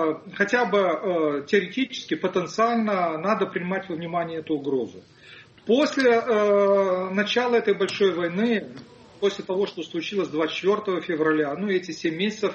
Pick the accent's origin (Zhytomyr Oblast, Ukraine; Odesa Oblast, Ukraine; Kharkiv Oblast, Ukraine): Kharkiv Oblast, Ukraine; Kharkiv; я выходец из Харькова, прожил там больше 20 лет